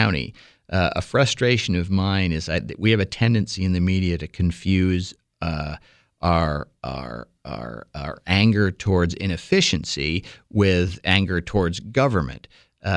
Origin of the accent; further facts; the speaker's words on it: Boston, Massachusetts, United States; now in Milwaukee, United States; Well, I grew up in and around Boston. I came out to Milwaukee almost 20 years ago now.